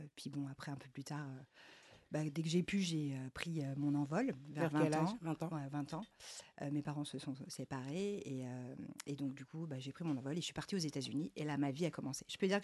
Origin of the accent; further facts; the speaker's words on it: Paris, Île-de-France, France; moi j'ai grandi à Paris. J'ai toujours connu Paris jusqu'à ce que je rencontre Alexandre, jusqu'à un certain âge, jusqu'à quoi, 37 ans.